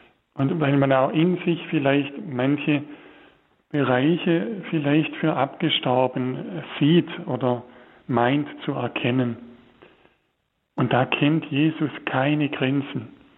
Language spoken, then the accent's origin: German; Baden-Württemberg, Germany; im Schwäbischen sagt man ja Granatensünder, ja, habe ich in meiner Heimat immer wieder gehört